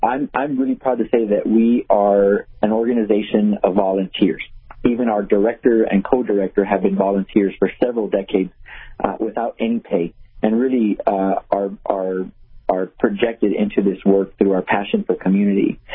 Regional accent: San Antonio, Texas, United States; not just from here in my hometown in San Antonio, Texas

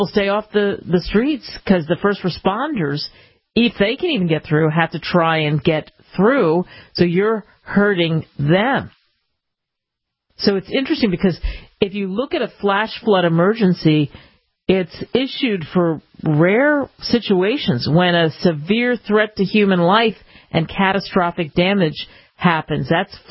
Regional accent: Cherry Hill, New Jersey, United States; right where I grew up in my hometown of Cherry Hill.

